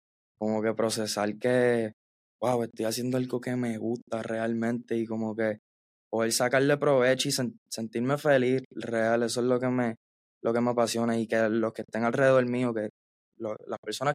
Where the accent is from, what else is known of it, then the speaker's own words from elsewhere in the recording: Guayama, Puerto Rico; Yo soy de Puerto Rico, Guayama, Puerto Rico.